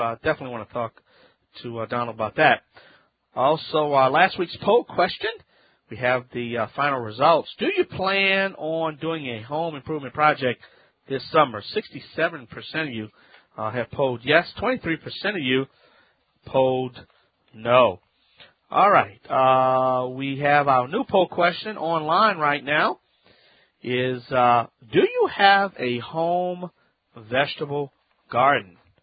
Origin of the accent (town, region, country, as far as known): Louisiana, United States